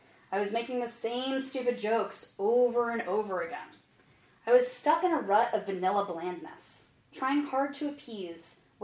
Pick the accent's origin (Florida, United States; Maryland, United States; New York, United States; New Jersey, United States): Florida, United States; my fondness for my home state of Florida, how driving the city isn't that bad, how much I've moved.